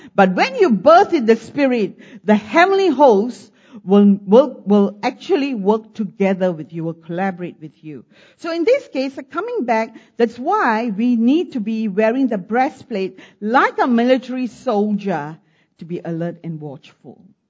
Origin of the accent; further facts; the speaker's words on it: Singapore; Because we're coming from Singapore, because this was prophesied over us, we'll go to Jakarta.